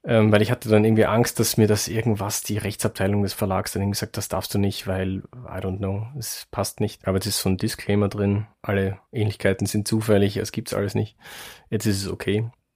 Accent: Wiener Neustadt, Lower Austria, Austria; Also ich komme aus Wiener Neustadt in Niederösterreich und bin damals noch von Wiener Neustadt nach Wien gependelt. Fährt man eine halbe Stunde mit Zug, ging also. Und ich habe auch noch in Wiener Neustadt gewohnt

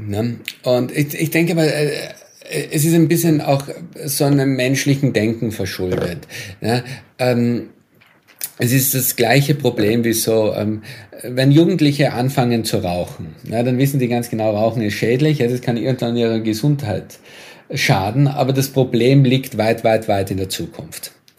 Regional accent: Austria; also beispielsweise mit meinem Heimatland, mit Österreich

